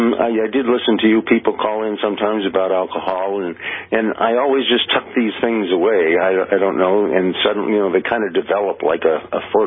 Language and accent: English; Houston, Texas, United States; Yeah, and I'm from Houston, and I used to go to Rice football games.